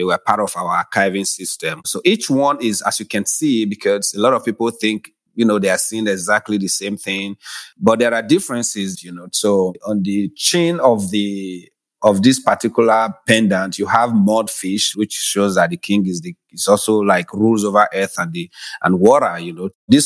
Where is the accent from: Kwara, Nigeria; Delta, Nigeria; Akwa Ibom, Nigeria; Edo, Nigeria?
Edo, Nigeria; I'm an artist and a writer. I'm from Nigeria, specifically from the Benin Kingdom, Edo State in Nigeria.